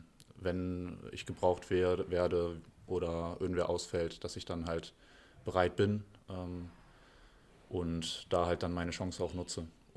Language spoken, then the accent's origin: German; Göttingen, Lower Saxony, Germany; ich bin in Göttingen geboren, habe mein ganzes Leben bis jetzt hier verbracht.